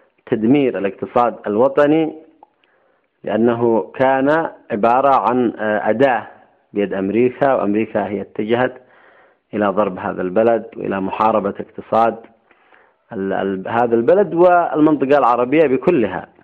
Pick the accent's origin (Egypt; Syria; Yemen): Yemen; ويمكن لنا كيمنيين أن نستفيد من مواردنا إلى حد كبير.